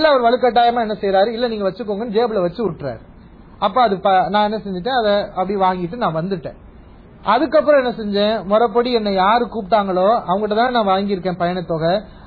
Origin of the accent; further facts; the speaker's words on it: Madurai, Tamil Nadu, India; என் சொந்த ஊர் மதுரை.